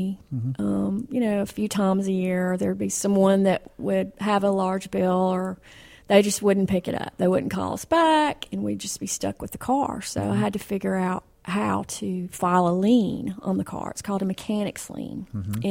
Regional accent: the South, United States; accent: Southern; because we're from the South and mm-hmm. we have a Southern accent.

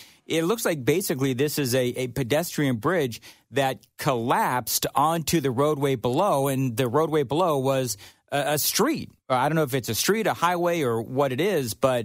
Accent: Los Angeles, California, United States; also born or lived in Colorado; I come from Los Angeles. I'm right there with you by way of, you know, places like Colorado and so forth.

